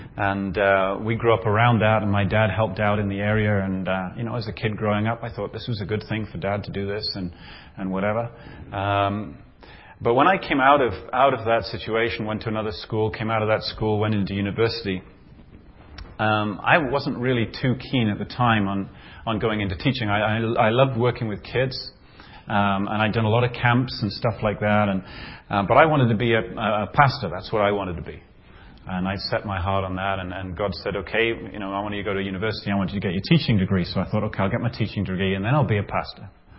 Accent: Newcastle, North East England, United Kingdom; moved away; which I come from Newcastle. So that's okay. I came from England in 92.

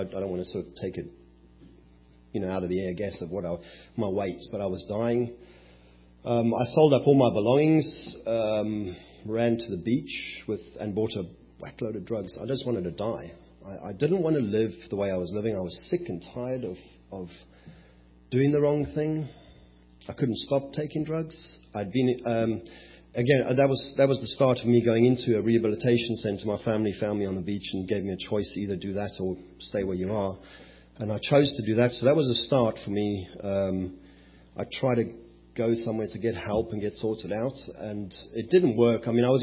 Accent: South Africa; And so from the age of 10, I lived in South Africa. I was born in South Africa.

